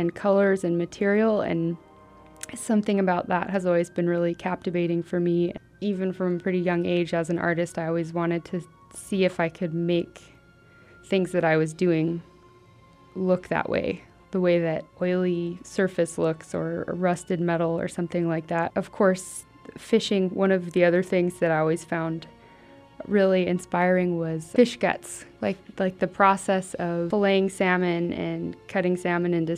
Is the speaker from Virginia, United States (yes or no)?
no; Dillingham, Alaska, United States; I am a Yupik and Aleut artist from Dillingham, Alaska. Growing up in Dillingham, I spent a lot of time on my grandfather's barges.